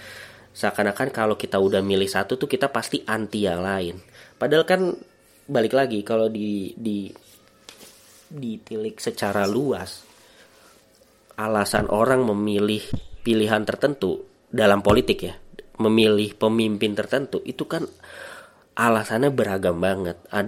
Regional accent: Padang, West Sumatra, Indonesia; Kalau ada orang yang memilih anggota DPR karena dia orang Padang, gue orang Padang.

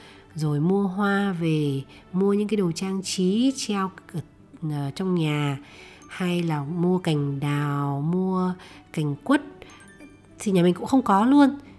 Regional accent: Hanoi, Vietnam; Mình sinh ra và lớn lên ở Hà Nội.

